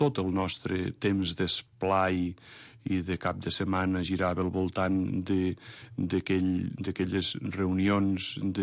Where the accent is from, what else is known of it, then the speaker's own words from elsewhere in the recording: Lleida, Catalonia, Spain; a Lleida, jo soc de Lleida i he viscut, pues, fins a acabar la carrera.